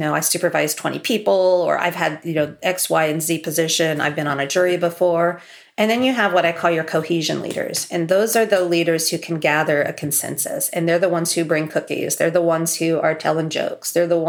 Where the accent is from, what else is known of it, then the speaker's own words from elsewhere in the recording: Kansas, United States; I grew up in Kansas and University of Kansas at the time was doing this special studies degree